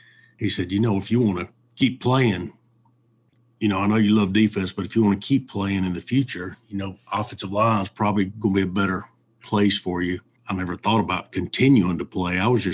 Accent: Birmingham, Alabama, United States; But it was great growing up in Birmingham.

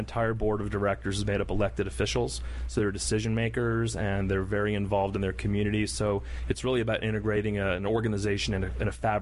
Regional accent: Melbourne, Florida, United States; Grew up in Melbourne, Florida.

